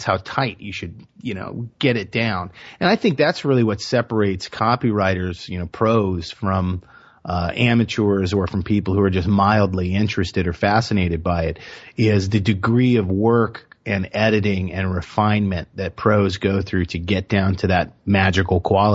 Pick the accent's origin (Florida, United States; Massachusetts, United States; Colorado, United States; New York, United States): Florida, United States; Miami; now in Tampa, United States; I just moved up here to Tampa Bay from Miami. I'm born and raised in Miami.